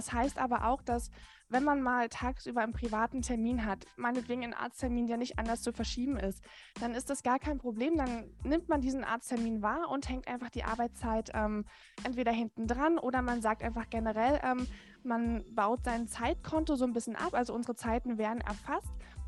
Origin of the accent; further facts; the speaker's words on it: Potsdam, Brandenburg, Germany; born there; also ich bin selber auch in Potsdam geboren und wenn man in Potsdam wohnt